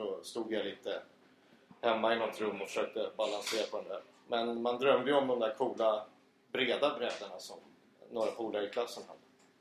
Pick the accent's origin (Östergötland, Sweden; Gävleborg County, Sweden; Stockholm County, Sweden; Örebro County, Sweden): Stockholm County, Sweden; Lidingö; Lidingö, där jag är uppvuxen, ligger lite närmare Stockholm än Norrtälje.